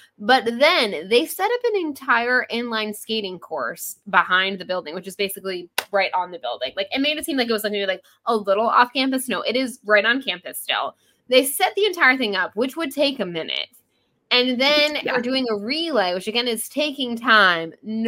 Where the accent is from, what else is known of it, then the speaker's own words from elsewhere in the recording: Ronkonkoma, New York, United States; I'm from Ronkonkoma.